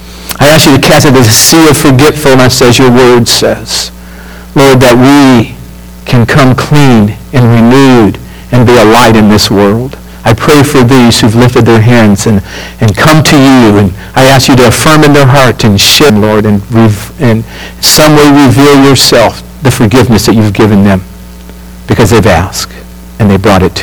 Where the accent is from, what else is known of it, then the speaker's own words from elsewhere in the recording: California, United States; she goes, what's it like growing up in California when people don't go to church? It was really funny that she was saying the same thing I was, just in the other way.